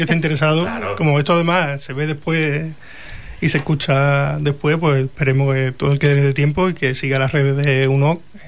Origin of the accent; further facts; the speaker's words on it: Huelva, Andalusia, Spain; yo soy de Huelva, estoy en Huelva y hago mis películas desde aquí